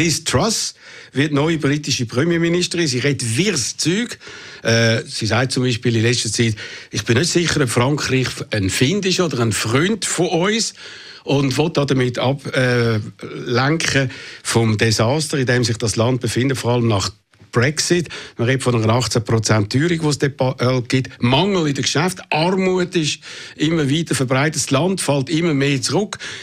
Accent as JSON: {"language": "German", "country": "Switzerland", "said": "dass wir als Schweizer mitschuldig sind am Tod von jungen russischen Soldaten."}